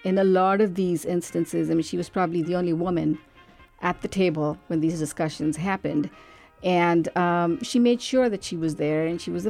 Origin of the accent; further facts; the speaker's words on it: Bangalore, Karnataka, India; now in Fremont, United States; I grew up in Bangalore in India